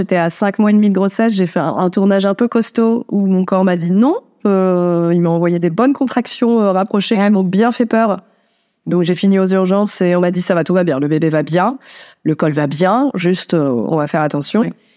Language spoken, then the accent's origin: French; Dunkirk, Hauts-de-France, France; born there; je vais jeter sur le port de Dunkerque parce que je suis née à Dunkerque.